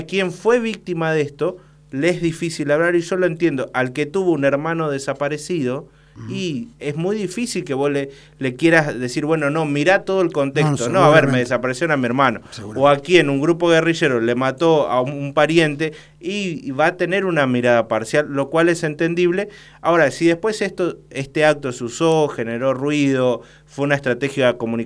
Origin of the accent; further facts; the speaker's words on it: Río Grande, Tierra del Fuego, Argentina; yo tengo 36 años, hice la escuela secundaria acá en Río Grande, de Polivalente, acá a 3 cuadras de donde estamos.